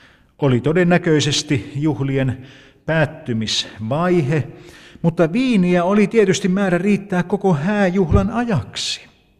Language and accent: Finnish; Central Finland, Finland; Minun kotiseudullani Keski-Suomessa eräissä häissä pääsi käymään niin onnettomasti, että siellä loppui ruoka.